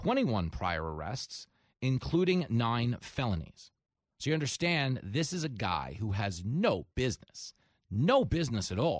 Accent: Levittown, New York, United States; out in Massapequa Park, Long Island, is where I'm from, a couple towns over from where I grew up in Levittown

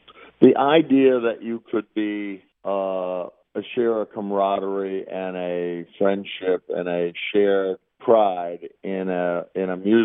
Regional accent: Tampa, Florida, United States; And growing up in Tampa, we lived right on Highway 41

